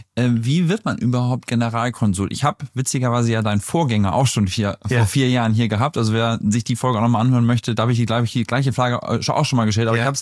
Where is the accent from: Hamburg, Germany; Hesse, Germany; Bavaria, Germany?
Hamburg, Germany; Ich bin ja auch Hamburger insofern.